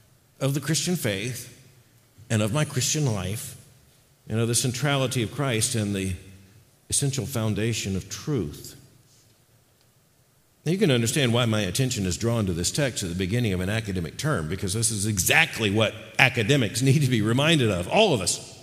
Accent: Florida, United States; I grew up in Florida where sinkholes are a problem.

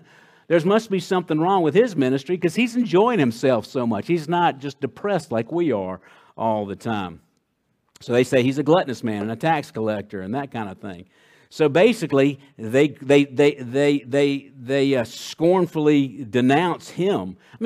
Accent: Scotland, United Kingdom; you know, I'm Scottish, so we're depressed all the time, and we like to sing.

